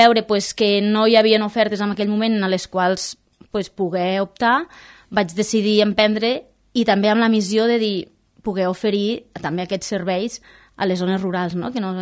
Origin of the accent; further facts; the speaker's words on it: Capçanes, Catalonia, Spain; also born or lived in Móra d'Ebre; vaig néixer a Capçanes i vaig viure fins als 13, fins als 13 anys, i tot i que al col·le sempre vaig anar a Móra d'Ebre, perquè el meu pare és d'allí, la meva mare de Capçanes, sempre he tingut vincle amb les dues comarques